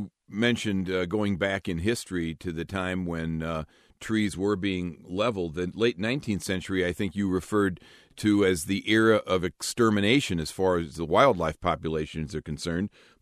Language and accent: English; Midwest, United States; now in Boise, United States; So I'm from the Midwest, but when I live out here, I'm from the east.